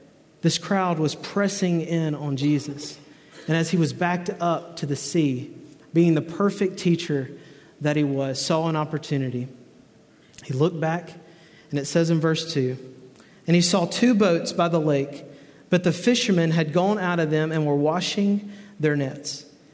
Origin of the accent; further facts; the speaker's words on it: Mississippi, United States; And so my friend, Randall, and I, me growing up in Mississippi, him growing in Louisiana, we loved to fish ponds